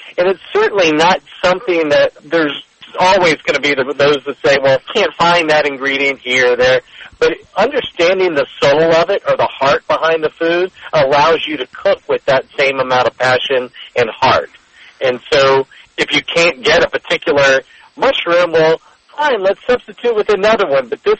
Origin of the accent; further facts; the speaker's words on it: Lacombe, Louisiana, United States; down the road from where I grew up in the Bayou Lacombe area of the North Shore.